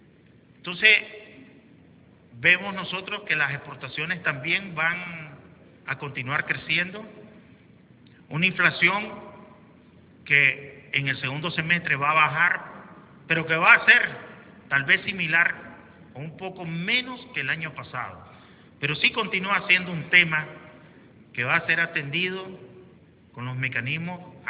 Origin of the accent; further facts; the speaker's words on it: Nicaragua; como nación y como buenos nicaragüenses vamos a poder confrontarlos